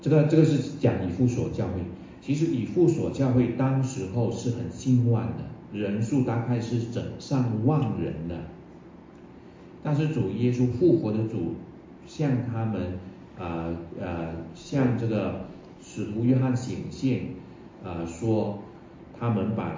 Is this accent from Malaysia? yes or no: yes; Malaysia; 我从马来西亚过来，我有时候都在一直想念，想念什么呢？想念我的家乡的食物啊、糕点啊等等，就那个一直从小吃到今天